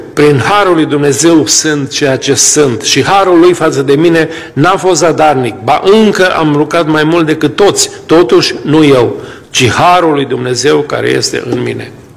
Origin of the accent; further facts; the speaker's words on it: Romania; moved away; mă biruiește patriotismul și dorința de a pleca înapoi în România, îi vorbesc despre satul meu, cel mai frumos sat din lume